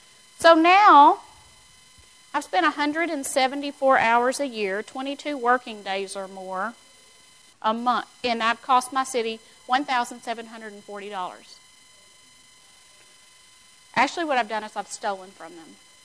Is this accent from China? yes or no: no; Gulf Coast, United States; which I'm from the Gulf Coast, in case y'all didn't know that, where we teach our kids at like age one, hunker down.